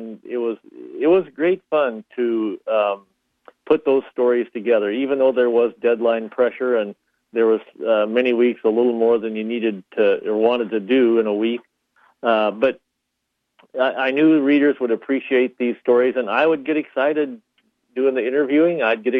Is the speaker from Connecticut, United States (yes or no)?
no; Kansas, United States; now in Duluth, United States; I mean, I liked growing up in Kansas and everything, but this is the place we wanted to be.